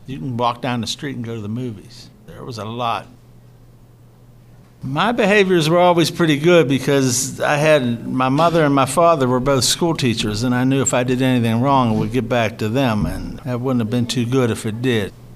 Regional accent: Clairton, Pennsylvania, United States; Clairton was booming whenever I was younger. Every store that you see out there now that is closed were all open back then.

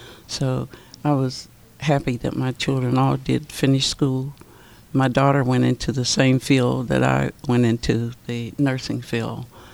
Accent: Clarksburg, West Virginia, United States; I'm from Clarksburg, West Virginia. It was a very small town. Everybody knew everybody.

